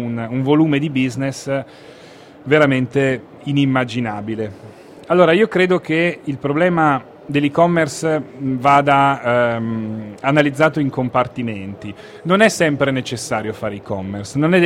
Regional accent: Turin, Piedmont, Italy; io vengo da Torino

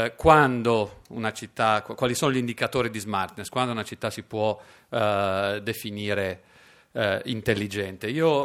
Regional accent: Genoa, Liguria, Italy; poi da genovesi ci viene anche abbastanza facile

